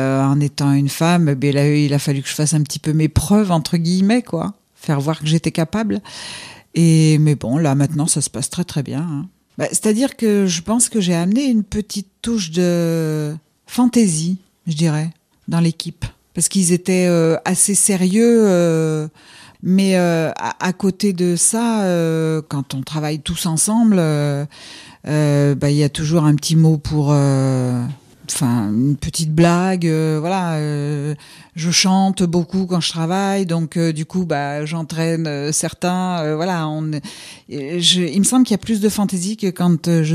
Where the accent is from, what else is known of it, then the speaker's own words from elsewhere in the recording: Auvergne-Rhône-Alpes, France; Moi, je suis dans la région en Occitanie depuis 30 ans. Je suis native du Beaujolais, je suis petite fille de viticultrice.